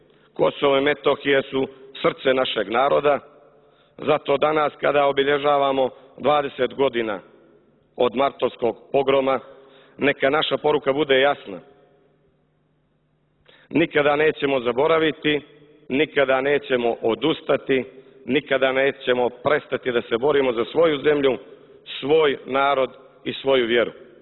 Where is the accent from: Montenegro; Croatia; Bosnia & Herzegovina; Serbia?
Montenegro; Kao Srbi iz Crne Gore imamo posebnu odgovornost.